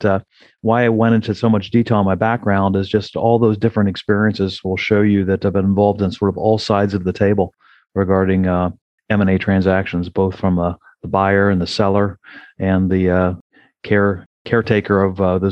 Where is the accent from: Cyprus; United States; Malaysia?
United States; Columbus, Ohio; But I found a local firm right in my hometown of Columbus, Ohio, called Footprint Capital, that was doing that kind of work